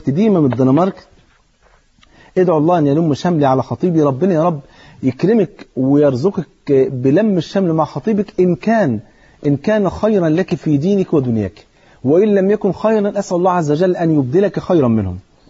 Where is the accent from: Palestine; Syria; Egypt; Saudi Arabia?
Egypt; المثل عندنا في مصر بيقول يا بخت من بات مظلوم ولا يباتش ظالم.